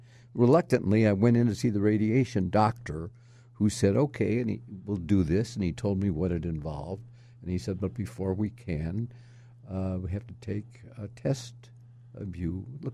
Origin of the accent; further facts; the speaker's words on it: Chicago, Illinois, United States; I lived off and on in the South Side as I was older. But I was born there, but I grew up in Rogers Park.